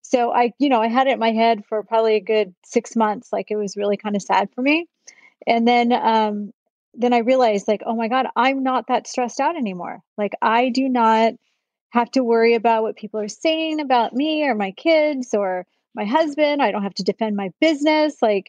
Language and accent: English; Glendora, California, United States; I grew up in Glendora, a small little town. And I was there until probably mid-20s, and I moved to Orange County.